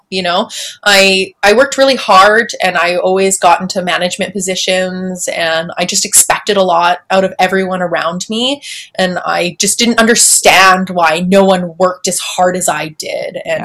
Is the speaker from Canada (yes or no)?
yes; Edmonton, Alberta, Canada; born there; So I was born in Alberta, Northern Alberta, Edmonton.